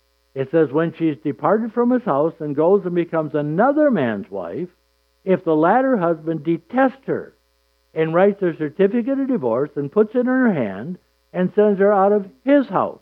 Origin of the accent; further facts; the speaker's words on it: Saginaw, Michigan, United States; The church I grew up in Saginaw was that way.